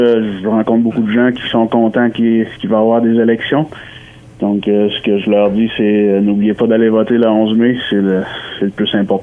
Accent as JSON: {"language": "French", "town": "Saint-Quentin", "region": "New Brunswick", "country": "Canada", "tie": "born or raised there", "said": "moi, je suis premièrement originaire de Saint-Quentin, originalement du quartier 2, ce qu'on appelle dans notre coin les rangs"}